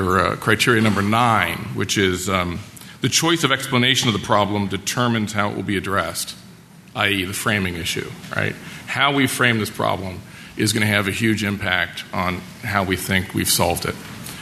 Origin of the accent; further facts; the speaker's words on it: Boston, Massachusetts, United States; It's not a wicked problem because I'm from Boston. We like to say wicked in front of things.